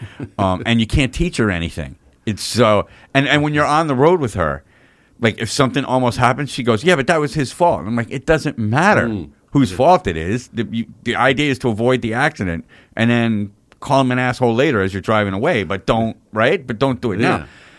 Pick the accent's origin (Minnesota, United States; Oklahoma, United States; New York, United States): New York, United States; Rhinebeck; all I do, like all day long, is bitch about how I want to move up back up here, because I'm from Rhinebeck.